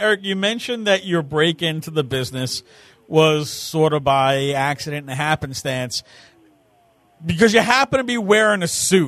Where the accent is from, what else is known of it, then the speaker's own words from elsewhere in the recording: New York, United States; I grew up in New York and, you know, you'd watch it on Saturday mornings.